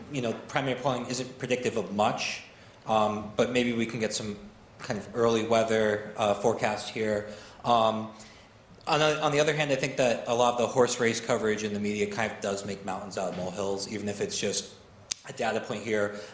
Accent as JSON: {"language": "English", "country": "United States", "said": "As you can probably tell, I'm American."}